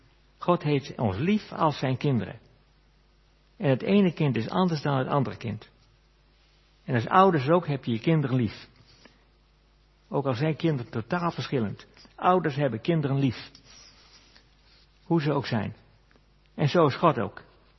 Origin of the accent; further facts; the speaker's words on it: Netherlands; En natuurlijk, wij zijn Hollanders.